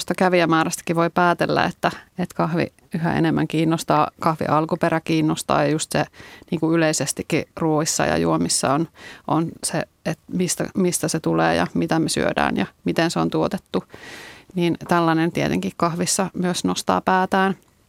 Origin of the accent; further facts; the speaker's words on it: Lapland, Finland; Ja mä oon Lapista kotoisin, niin sitten Lapissa tämä kahvihetki oli aina niin semmoinen